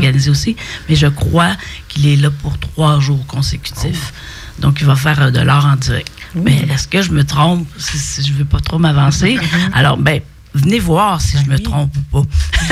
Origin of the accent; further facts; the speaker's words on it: Alma, Quebec, Canada; Moi, je suis native d'Alma, donc c'est un festival que j'ai vu grandir.